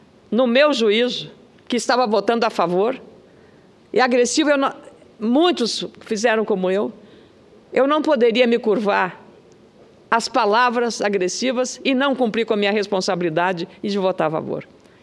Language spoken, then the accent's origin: Portuguese; Rio Grande do Sul, Brazil; eu, como gaúcha, fico feliz porque o Rio Grande do Sul começou esse projeto